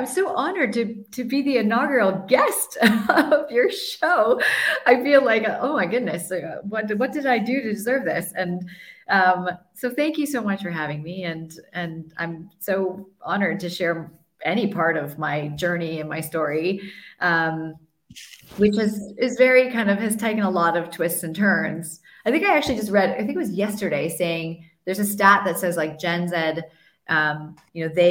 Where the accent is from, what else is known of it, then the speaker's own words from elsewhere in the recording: United States; I'm American, Korean American, my parents are both from Korea.